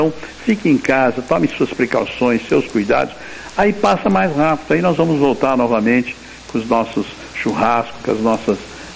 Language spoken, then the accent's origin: Portuguese; Itápolis, São Paulo, Brazil; Temos e nós temos orgulho de ser itapolitanos